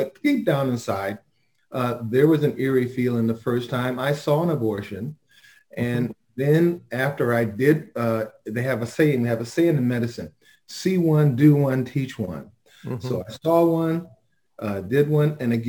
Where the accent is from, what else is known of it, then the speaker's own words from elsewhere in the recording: Los Angeles, California, United States; born and raised in South Central LA.